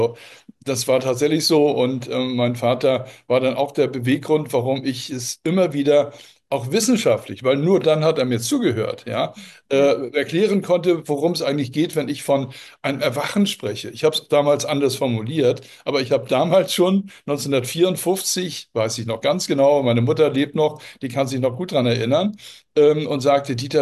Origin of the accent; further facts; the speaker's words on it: Hamburg, Germany; Ich erinnere mich, in der Zeit war Hamburg, ich bin Hamburger, bestand eigentlich nur aus Ruinen, ja.